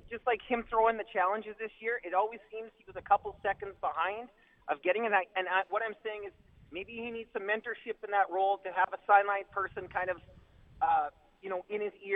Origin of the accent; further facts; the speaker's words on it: Regina, Saskatchewan, Canada; I went with my brother. We're from Regina.